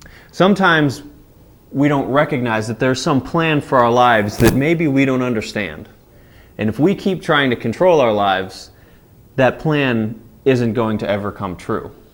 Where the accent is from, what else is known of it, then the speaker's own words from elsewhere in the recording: United States; See, as Americans, we're guaranteed our freedom for so many things